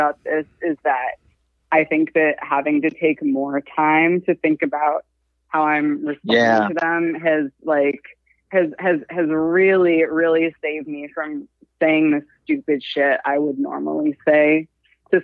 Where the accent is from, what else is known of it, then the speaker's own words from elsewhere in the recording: California, United States; So, I'm from California.